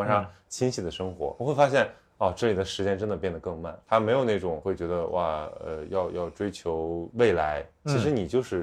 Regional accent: northern China, China; now in Southern China; 我作为一个北方人

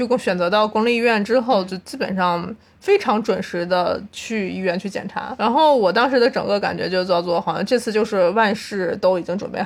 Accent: Northeast China, China; 因为我是东北人，我说我就要拉着她去这个泡澡啊

